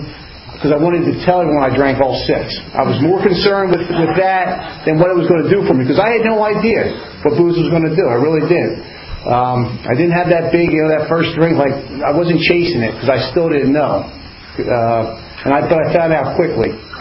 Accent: Pottstown, Pennsylvania, United States; You know, I grew up here in Pottstown, great loving family.

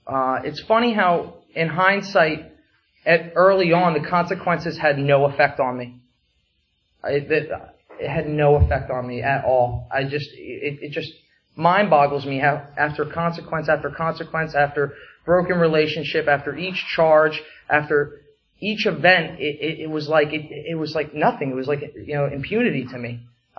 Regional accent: Coopersburg, Pennsylvania, United States; I live right down the street. I don't live very far from here. I grew up in Coopersburg

